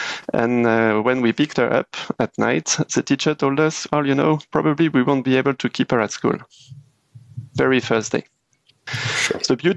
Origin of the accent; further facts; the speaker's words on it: Paris, Île-de-France, France; also born or lived in Grenoble, France; Well, I was born in Grenoble. Grenoble is in the French Alps, southeastern part of France. But actually, we moved quite quickly to Paris when I was six, and I lived around Paris between my sixth and 21st year of existence